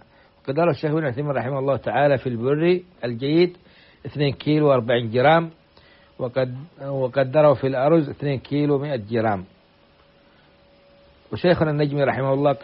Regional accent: Saudi Arabia; وأن يديم علينا على بلادنا السعودية أمنها وإيمانها وقيادتها

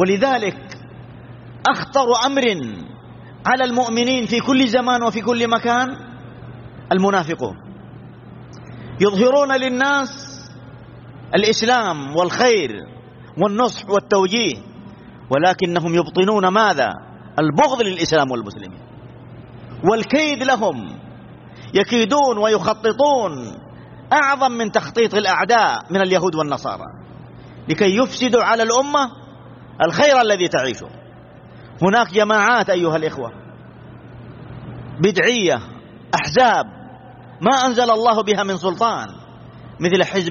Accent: Saudi Arabia; بلادنا المملكة العربية السعودية أسست على منهج السلف الصالح

